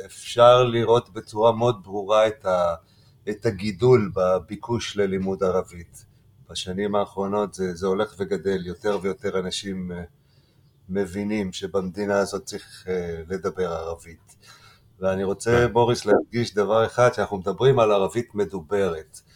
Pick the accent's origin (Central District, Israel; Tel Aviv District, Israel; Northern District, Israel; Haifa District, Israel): Haifa District, Israel; Haifa; גדלתי בחיפה, והרבה הסתובבתי בשכונה הערבית של חיפה, בוואד אל-נסנאס